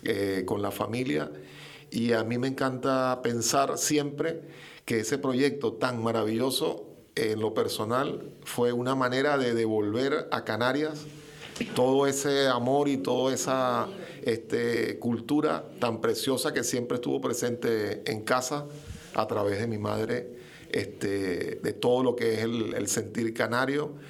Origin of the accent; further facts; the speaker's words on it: Venezuela; born there; Yo soy nacido en Venezuela, de madre canaria, herreña del Pinar del Hierro, padre italiano